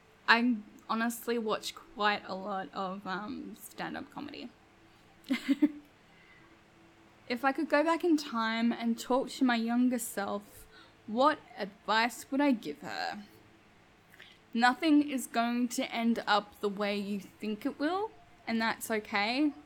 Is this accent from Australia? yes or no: yes; Australia; I'm Australian.